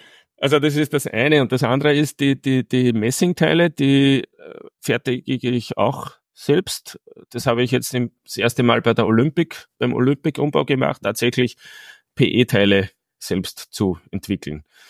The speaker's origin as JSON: {"language": "German", "country": "Austria", "said": "bei uns in Österreich."}